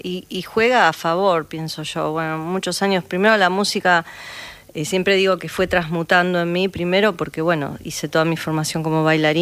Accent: Buenos Aires, Argentina; now in Antofagasta, Chile; Soy de acá, de Buenos Aires, y bueno, por temas de trabajo nos mudamos y estamos un poquito allá y acá, pero ya estos últimos 2 años un poquito más en Antofagasta me toca estar.

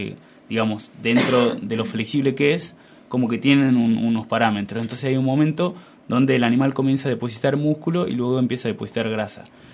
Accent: Santiago del Estero, Argentina; Venimos con nuestra parsimonia de Santiago también.

